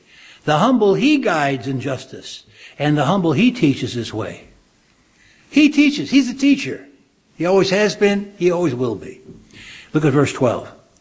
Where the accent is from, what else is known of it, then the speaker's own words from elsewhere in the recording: Australia; now in Chicago, United States; I said, I came from Australia.